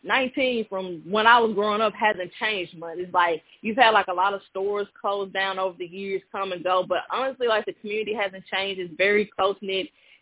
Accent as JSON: {"language": "English", "town": "Water Valley", "region": "Mississippi", "country": "United States", "tie": "born or raised there", "said": "me as a queer youth growing up in Water Valley, how there wasn't anything for me."}